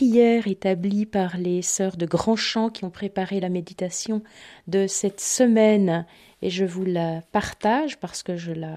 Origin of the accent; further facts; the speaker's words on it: Belgium; moi-même je suis belge et que j'ai trouvé ma vocation pour la congrégation en étant enseignante dans cette école de Bruxelles.